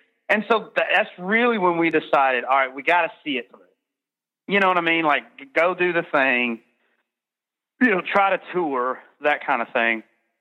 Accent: Birmingham, Alabama, United States; we're from Birmingham, Alabama

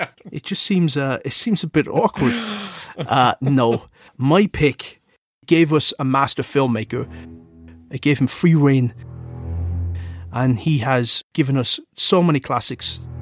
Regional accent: England, United Kingdom; accent: English; moved away; also born or lived in Cork; I was brought up in England. And when I left England, I went to Ireland with my mom, and I went to Cork. And this is in the sort of mid to late 80s

